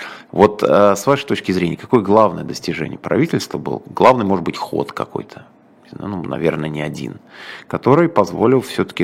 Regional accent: Moscow, Russia; как москвич, собственно

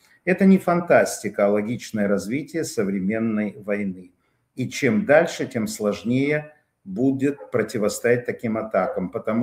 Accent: Bashkortostan, Russia; Я родом из Башкирии

